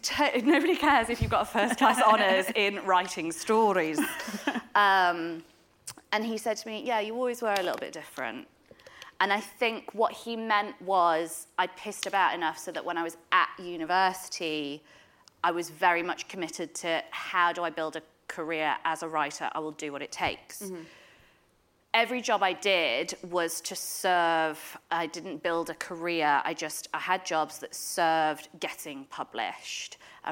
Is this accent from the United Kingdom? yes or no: yes; Yorkshire and the Humber, United Kingdom; also born or lived in Derbyshire; I'm from Derbyshire. I grew up in Yorkshire.